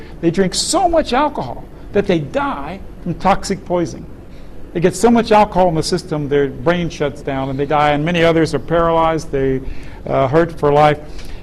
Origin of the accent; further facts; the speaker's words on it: United States; As an American, I oppose these things so much.